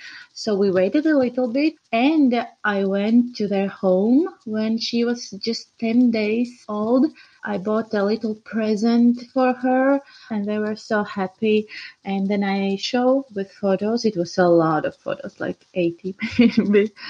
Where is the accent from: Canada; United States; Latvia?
Latvia; Riga; I'm from Latvia, Riga.